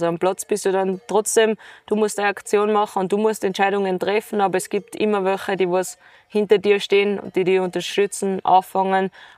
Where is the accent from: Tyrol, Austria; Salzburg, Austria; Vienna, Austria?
Tyrol, Austria